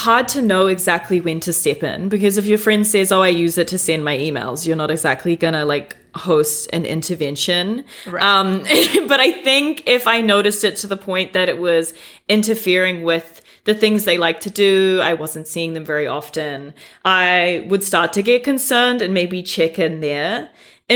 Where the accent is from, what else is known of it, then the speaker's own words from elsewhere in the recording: New Zealand; I'm from New Zealand, so I call my mom and I FaceTime my family.